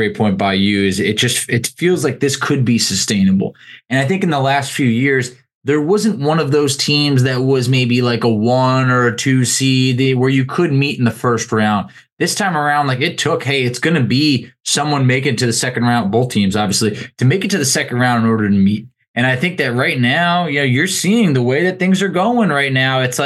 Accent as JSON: {"language": "English", "region": "New York", "country": "United States", "said": "you might not be familiar, but I'm a New Yorker. I'm born"}